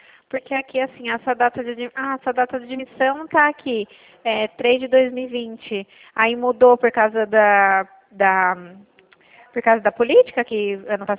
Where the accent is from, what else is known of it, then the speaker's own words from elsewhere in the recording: Itu, São Paulo, Brazil; eu sou daqui de Itu.